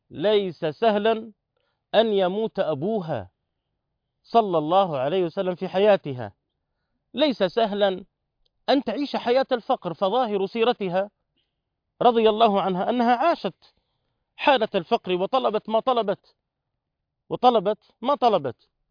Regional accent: Jordan; يعني نحن عندنا في الأردن متوسط سن الزواج 28-29 سنة

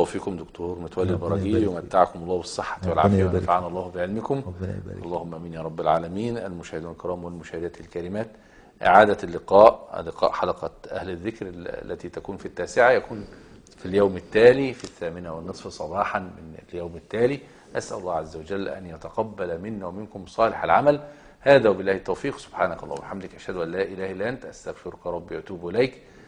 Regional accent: Morocco; تحياتي يا شيخ أحمد، … من المغرب.

